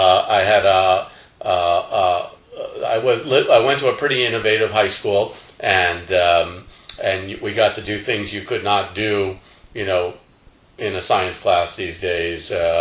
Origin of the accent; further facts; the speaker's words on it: Chappaqua, New York, United States; also born or lived in Brooklyn; I was born in Brooklyn, New York. Mm-hmm. I grew up most of my life in Chappaqua, New York, a suburb of New York City.